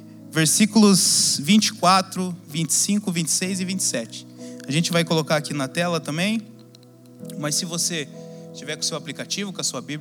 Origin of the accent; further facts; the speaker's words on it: Brazil; Obviamente, como brasileiro, futebol é o esporte que eu mais gosto